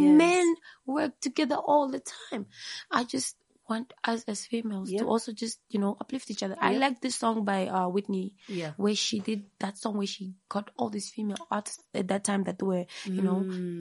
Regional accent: Windhoek, Khomas, Namibia; And we grew up in Okriangava together.

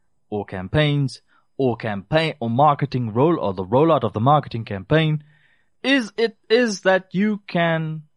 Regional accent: Namibia; 26 December is family day with us here in Namibia. We don't have Boxing Day. It's not. We are not British.

